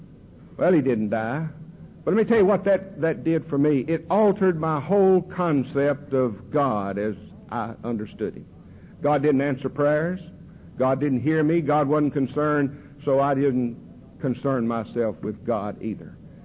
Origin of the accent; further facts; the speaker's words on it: Kannapolis, North Carolina, United States; I grew up in Kannapolis, North Carolina, where I'm now living. My daddy worked in textiles.